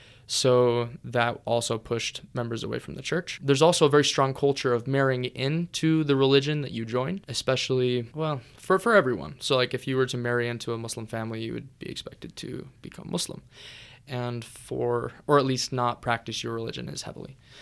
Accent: United States; But in terms of being an American, anyone who wants to go over there right now, it might be as of November 14th, 2023.

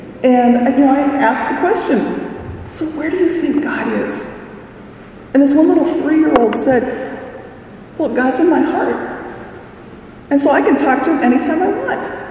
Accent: North Dakota, United States; she taught piano for probably, I don't know, 50 or 60 years in my hometown. Any child who learned piano in Wishing, North Dakota, learned piano from Esther Hare.

